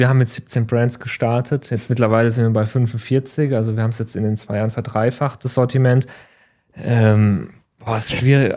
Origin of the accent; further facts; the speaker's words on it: Palatinate, Germany; Also wir sind beides Pfälzer